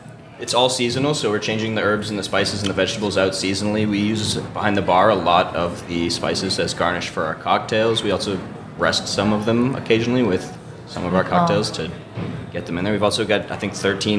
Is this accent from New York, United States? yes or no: no; Boston, Massachusetts, United States